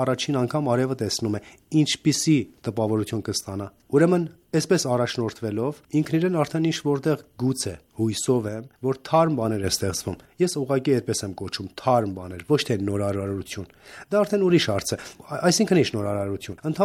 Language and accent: Armenian; Armenia; now in Iran; նաեւ ես Հայաստանցի եմ, բայց Պարսկաստան, ինչպես ասացի, ավելի հարազատ է։